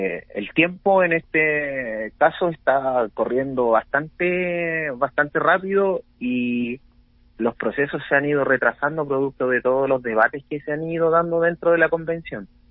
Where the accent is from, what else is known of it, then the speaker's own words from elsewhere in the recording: Purén, Araucanía, Chile; soy originario de Purén y en este momento me encuentro trabajando en Temuco como abogado